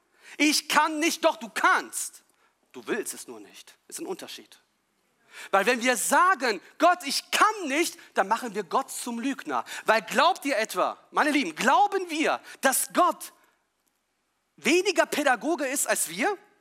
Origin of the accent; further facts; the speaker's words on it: Italy; Das ist genau das Wort, was ich brauche als Italiener.